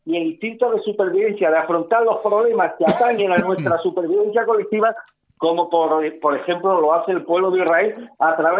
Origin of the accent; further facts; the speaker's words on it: Spain; ya me gustaría a mí, como español, como europeo, ver reflejado en la política de mi país